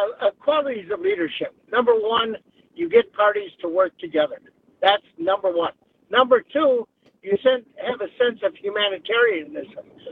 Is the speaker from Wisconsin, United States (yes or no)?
yes; Oconomowoc, Wisconsin, United States; Oh, Connemore.